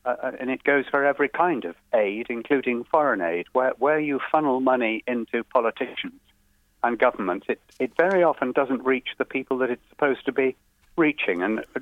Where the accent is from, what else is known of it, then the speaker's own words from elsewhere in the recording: England, United Kingdom; I'm an Englishman